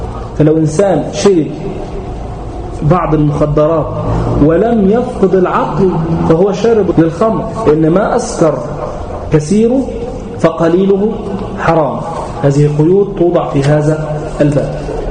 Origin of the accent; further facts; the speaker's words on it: Egypt; وكان يؤتى من قوس من عندنا هنا من إيه؟ من مصر